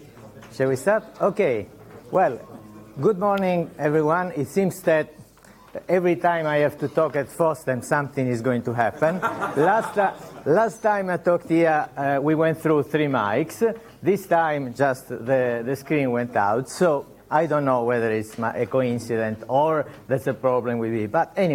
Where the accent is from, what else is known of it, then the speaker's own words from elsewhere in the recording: Italy; English is a second language; you may tell from my accent that I'm not exactly British